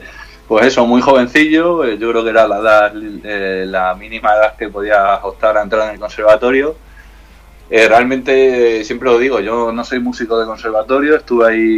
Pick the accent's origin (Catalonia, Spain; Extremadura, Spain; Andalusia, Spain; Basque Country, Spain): Extremadura, Spain; now in Madrid, Spain; soy de Extremadura, y bueno, aunque tengo unos años viviendo en Madrid